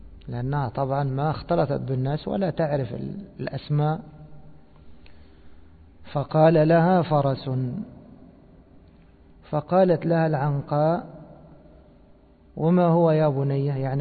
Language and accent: Arabic; Egypt; وفي سفرتنا هذه إلى بلادنا مصر